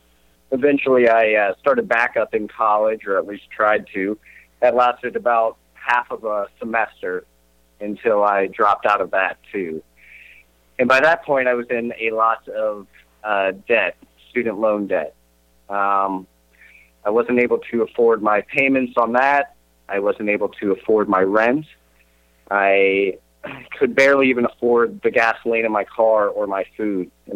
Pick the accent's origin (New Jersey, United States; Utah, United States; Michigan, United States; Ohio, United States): Ohio, United States; Columbus; So yeah, I grew up in Columbus, Ohio. I went to pretty good school systems.